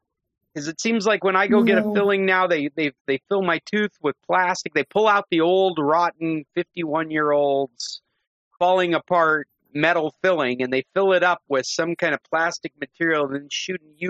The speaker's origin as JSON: {"language": "English", "region": "England", "country": "United Kingdom", "accent": "English", "said": "It's because of my outrageous English accent, I'm sure."}